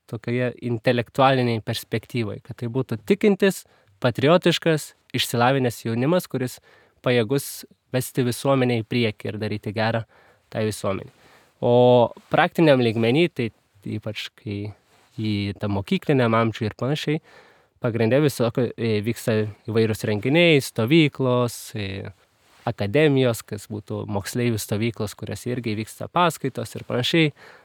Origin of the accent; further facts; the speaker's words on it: Kaunas, Kaunas County, Lithuania; Aš esu kaunietis ir užaugau visą laiką čia Kaune, mokiausi jėzuitų gimnazijoje, tai visą laiką buvau tokioj katalikiškoje aplinkoje